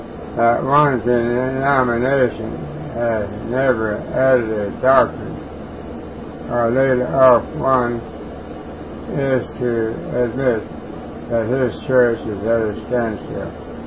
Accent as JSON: {"language": "English", "region": "Texas", "country": "United States", "tie": "born there", "said": "I was born here in Texas"}